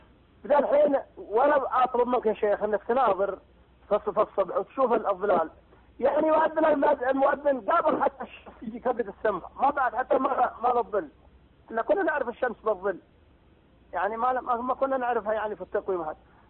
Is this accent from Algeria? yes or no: no; Taif, Makkah Province, Saudi Arabia; احنا عندنا في الطائف طال عمرك